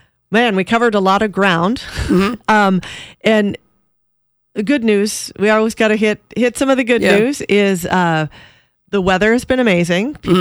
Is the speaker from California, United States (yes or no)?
yes; California, United States; I'm from California